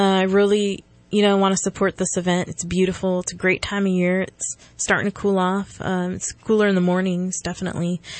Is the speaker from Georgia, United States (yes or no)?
no; San Jose, California, United States; I know that growing up in San Jose and getting a lot of the history from Luther Burbank, going to that school and all the history, that was good, huh?